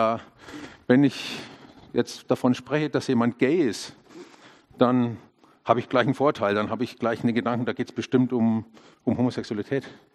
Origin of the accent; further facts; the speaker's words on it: Germany; first language German; Also ich bin in Deutschland geboren, bin in Deutschland aufgewachsen. Das heißt, ich sehe alles schon mal traditionell deutsch irgendwie.